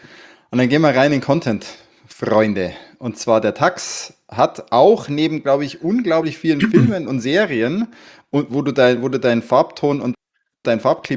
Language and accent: German; Bavaria, Germany; ein weißes Limo, ne, sagt man ja bei uns in Bayern